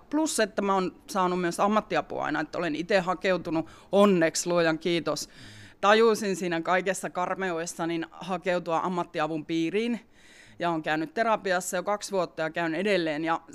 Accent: Keminmaa, Lapland, Finland; also born or lived in Kemi; mä oon syntyisin täältä Merilapista, Keminmaasta, käynyt täällä koulun Torniossa, asunut suurimman osa aikuisiästäni Kemissä. Mulle tää koko Merilappi on niinku rakas alue

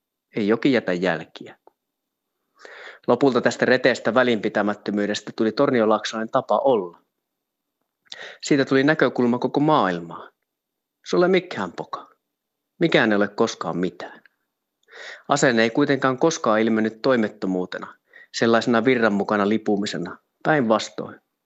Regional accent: Vojakkala, Norrbotten County, Sweden; Kotikyläni Vojakkalan kauppaan lähetettiin Suomesta lapsia

